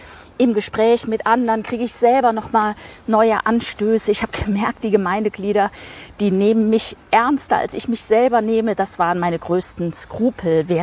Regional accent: Siegen, North Rhine-Westphalia, Germany; also born or lived in Rotenburg an der Fulda; Rothenburg an der Fulda und habe dort die ersten 7 Jahre meines Lebens verbracht. Dann sind wir familiär bedingt ins südliche Westfalen gezogen. Mein Vater hat da eine Pfarrstelle angetreten in der Nikolaikirchengemeinde in Siegen.

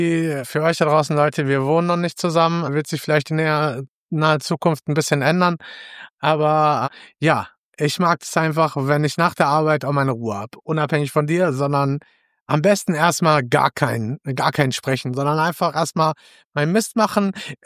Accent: Gelsenkirchen, North Rhine-Westphalia, Germany; Ich komme halt aus Gelsenkirchen

